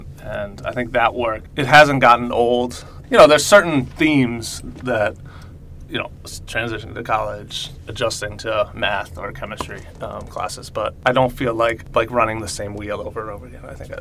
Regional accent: Washington, District of Columbia, United States; I'm from Washington, D.C.

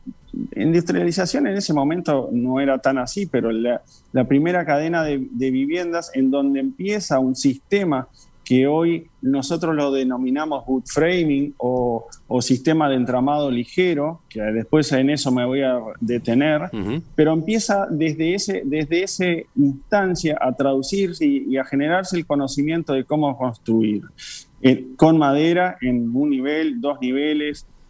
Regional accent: Paysandú, Uruguay; now in Montevideo, Uruguay; oriundo de la ciudad de Paysandú y desde ese entonces radicado en Montevideo.

